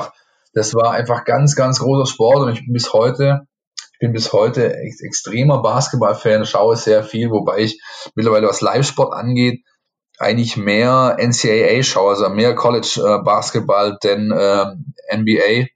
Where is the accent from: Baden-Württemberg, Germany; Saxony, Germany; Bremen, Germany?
Baden-Württemberg, Germany; ich bin im Ort aufgewachsen, da waren sehr viele GIs mit ihren Familien wohnhaft, weil eben in der Nähe von den US Installations in Ludwigsburg und in Stuttgart liegend.